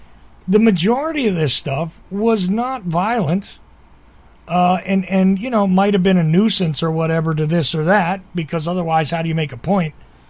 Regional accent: Asbury Park, New Jersey, United States; I've talked to you before about growing up in Asbury Park, which was destroyed

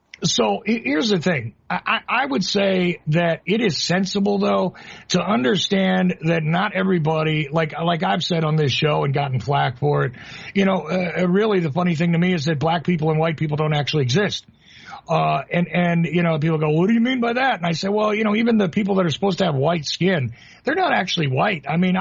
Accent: Northeast, United States; now in Georgia, United States; You can clearly tell, though I live in Georgia, I'm from the Northeast.

